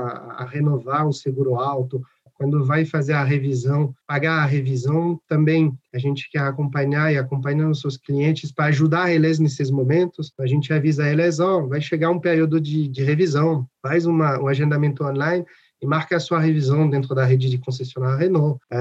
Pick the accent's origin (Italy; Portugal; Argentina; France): France; accent: French; Portuguese is a second language; now in Brazil; esse pequeno sotaque porque sou gringo, sou francês, mas já faz 14 anos que estou no Brasil.